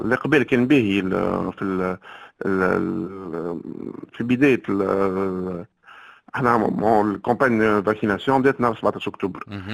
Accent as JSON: {"language": "Arabic", "country": "Tunisia", "said": "معناها احنا عندنا في تونس أفكار غالطة"}